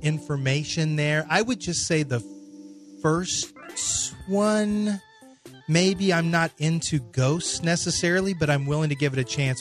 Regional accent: Texas, United States; And as a Texan, I actually don't love beans and chili.

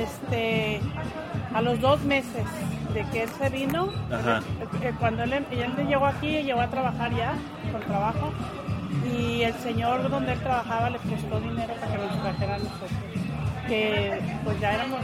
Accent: Guadalajara, Jalisco, Mexico; also born or lived in Huejúcar; Ah, yo también vengo de ahí, pero yo no nací ahí en Guadalajara. A mí me trajeron chiquita de Huejucar, Jalisco, me trajeron ahí a Guadalajara. Ok. Chiquita. Pero básicamente, pues ahí me crié.

